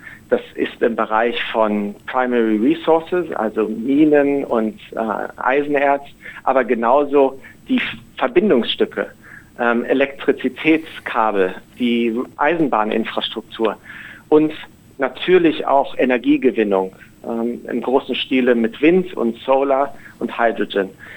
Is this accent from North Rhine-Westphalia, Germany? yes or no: yes; Bonn, North Rhine-Westphalia, Germany; also born or lived in Munich; now in Australia; daher bin ich im Herzen Australier. Und als Familie sind wir hier sehr glücklich. Allerdings bin ich aufgewachsen in Bonn und in München, also Rheinländer, und dann nach München gezogen